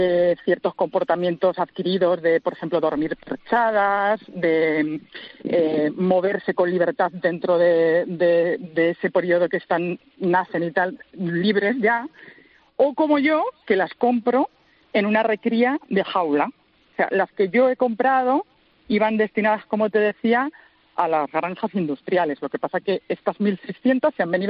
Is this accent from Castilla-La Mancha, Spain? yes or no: yes; Casas de Ves, Castilla-La Mancha, Spain; hace 5 años, ya en julio va a ser 5 años, que por circunstancias de la vida regresé a mi pueblo, a Casas de Bes